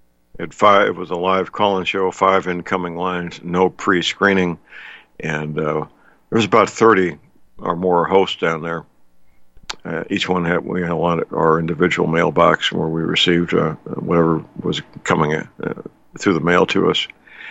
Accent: St. Louis, Missouri, United States; Very nice and polite and well-trained men and women in my hometown, St. Louis, not in Manila, Philippines, or India.

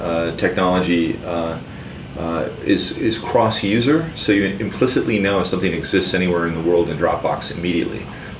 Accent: Minnesota, United States; I don't know if it's because I'm from Minnesota, but I find Amazon's pricing to be outrageous

